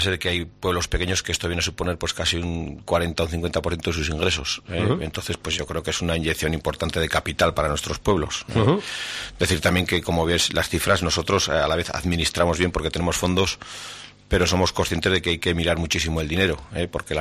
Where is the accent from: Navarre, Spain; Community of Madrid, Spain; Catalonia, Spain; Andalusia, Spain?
Navarre, Spain; Fustiñana; el de Fustiñana, que es mi pueblo, en el monte no puede hacer un desarrollo